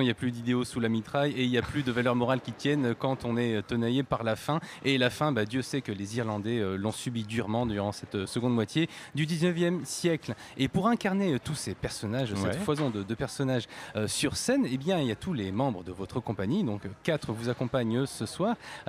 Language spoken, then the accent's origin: French; Hauts-de-France, France; Ça me rappelle mon enfance en Picardie.